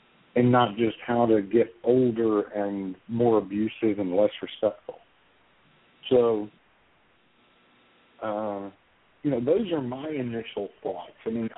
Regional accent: the South, United States; You know, I mean, I grew up in the South. I grew up around guns all the time.

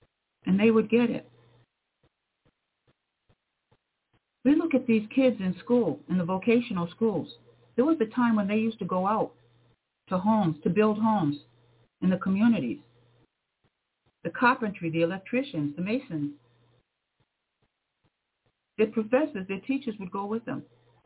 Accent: Cape Cod, Massachusetts, United States; I was born and raised on Cape Cod. I see Cape Cod on the news now. I don't think I would recognize it if I went on there.

